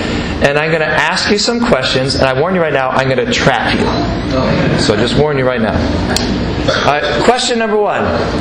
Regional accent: United States; I'm an American.

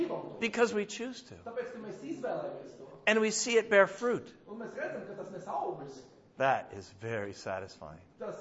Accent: United States; Yeah, I'm an American. And in America, freedom, it's almost like a religion.

